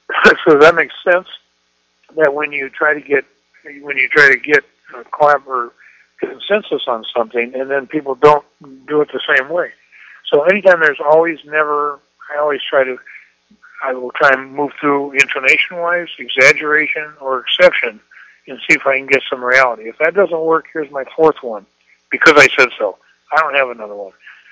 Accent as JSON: {"language": "English", "region": "Iowa", "country": "United States", "said": "When they revived me, because I'm from Iowa, and I'm thinking pennies, $9.99."}